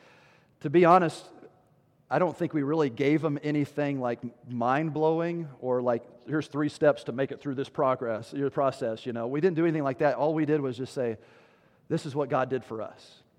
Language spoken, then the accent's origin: English; Tennessee, United States; I grew up in Tennessee, and whenever you were going to call someone stupid, you would call them ignorant.